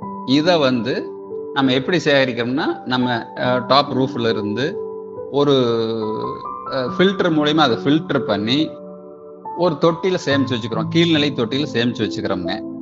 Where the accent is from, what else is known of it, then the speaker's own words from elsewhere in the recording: Paramathi, Tamil Nadu, India; எனது சொந்த ஊர் கரூர் டிஸ்ட்ரிக்டை சார்ந்த கா பரமத்தி என்பதாகும்.